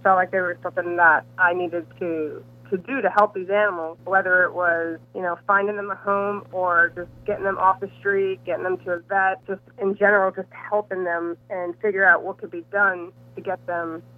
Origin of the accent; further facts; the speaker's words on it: Sharon, Massachusetts, United States; I grew up in Sharon, Massachusetts, and animals were everything to me.